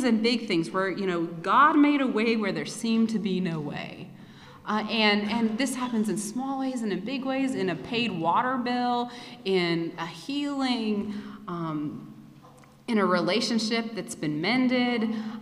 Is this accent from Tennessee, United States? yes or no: yes; Dayton, Tennessee, United States; I go to church in Cleveland, Tennessee. I'm from Dayton, Tennessee.